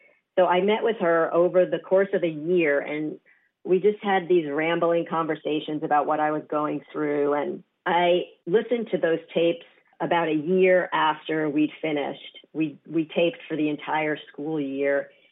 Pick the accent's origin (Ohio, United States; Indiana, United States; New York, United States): New York, United States; So for one example, I grew up in New York, everyone was in therapy.